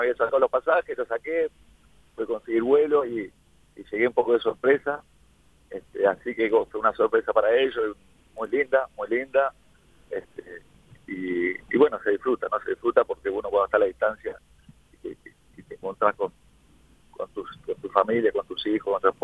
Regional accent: Uruguay; now in Ecuador; todo este tiempo que salí de Uruguay, viviendo mucho tiempo en Ecuador y haciendo un poco las raíces ahí.

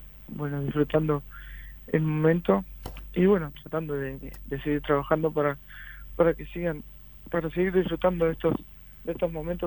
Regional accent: Montevideo, Uruguay; No, yo soy de Flor

